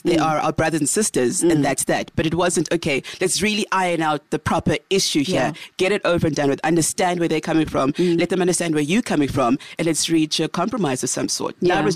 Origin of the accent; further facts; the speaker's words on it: Ghana; Difficult because we're from Ghana and our parents had moved down this side.